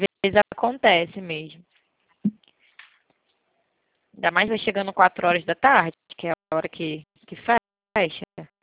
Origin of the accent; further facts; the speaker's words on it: Rio de Janeiro, Brazil; eu sou carioca.